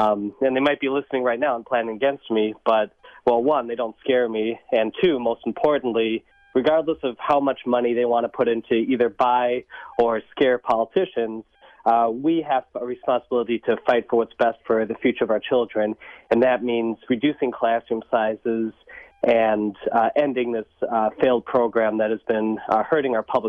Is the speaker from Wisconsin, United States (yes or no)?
yes; Milwaukee, Wisconsin, United States; I'm from Milwaukee my whole life, and I went to public schools.